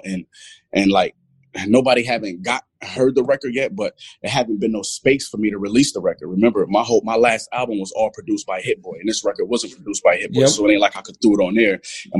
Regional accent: Buffalo, New York, United States; Come on, man. I'm from Buffalo. We watch anything Buffalo.

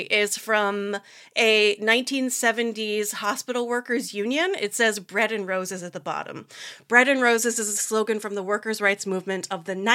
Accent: United States; I'm American, I live here

